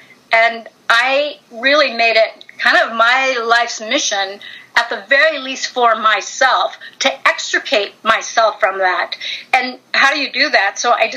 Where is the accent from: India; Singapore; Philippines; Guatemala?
Philippines; now in Berkeley, United States; And so I immigrated from the Philippine Islands with my mother to Berkeley, California during the 60s.